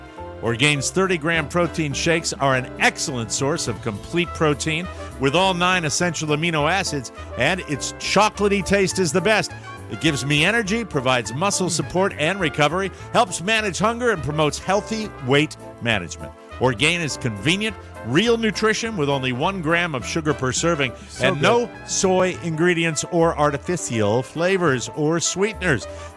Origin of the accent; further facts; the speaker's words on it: Fort Myers, Florida, United States; My hometown.